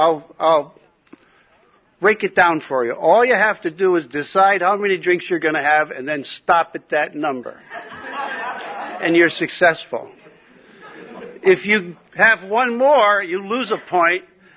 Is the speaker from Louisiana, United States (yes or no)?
no; Connecticut, United States; born there; But I was born in Connecticut, and I was born in Connecticut in 1944, and I grew up in an Irish family.